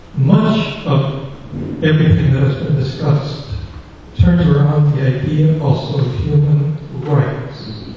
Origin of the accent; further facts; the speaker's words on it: Canada; I am a Canadian